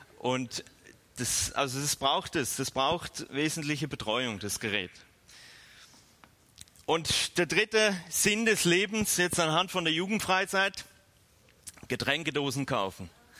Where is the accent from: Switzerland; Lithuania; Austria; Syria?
Switzerland; Bern; Im Emmental in der Schweiz, wo ich aufgewachsen bin